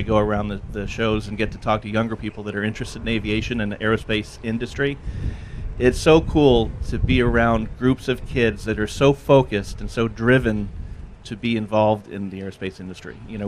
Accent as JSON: {"language": "English", "region": "England", "country": "United Kingdom", "tie": "born or raised there", "also_born_or_lived": "London", "said": "I grew up in England. I moved to London in 1970, and that's where I became a teenager"}